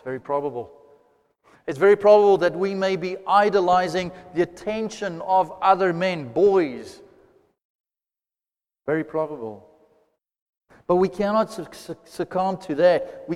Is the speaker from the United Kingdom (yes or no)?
no; Johannesburg, Gauteng, South Africa; I come from Joburg, and where I studied RAU back in the day, there were brothels around